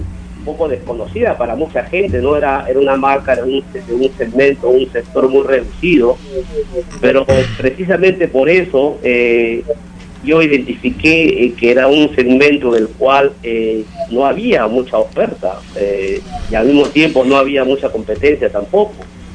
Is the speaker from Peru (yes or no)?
yes; Peru; moved away as an adult; now in United States; yo soy peruano. En el año 97, a raíz de ciertas situaciones familiares, mi padre se comunica conmigo